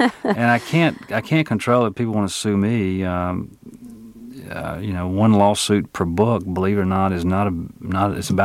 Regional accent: Crenshaw, Mississippi, United States; also born or lived in Black Oak, Arkansas; I was born in Black Oak, Arkansas, on a farm. We were cotton farmers. And I lived there for the first 6 years of my life. And then we decided to leave the farm because it was a pretty rough life. We moved to Crenshaw, Mississippi

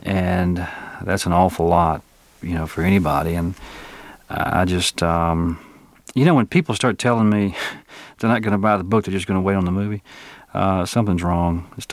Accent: Crenshaw, Mississippi, United States; also born or lived in Black Oak, Arkansas; I was born in Black Oak, Arkansas, on a farm. We were cotton farmers. And I lived there for the first 6 years of my life. And then we decided to leave the farm because it was a pretty rough life. We moved to Crenshaw, Mississippi

